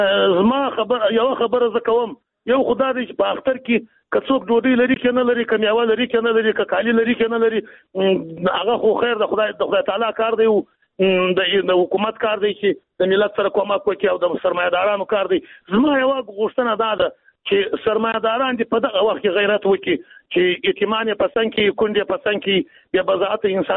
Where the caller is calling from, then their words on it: Jowzjan, Afghanistan; پښتون يم د جوزجان څخه